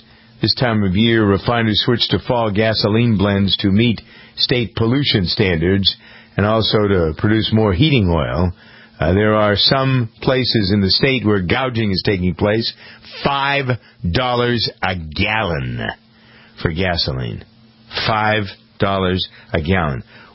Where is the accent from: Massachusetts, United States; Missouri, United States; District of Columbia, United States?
Massachusetts, United States; Framingham; That started here in my hometown of Framingham with a compounding center.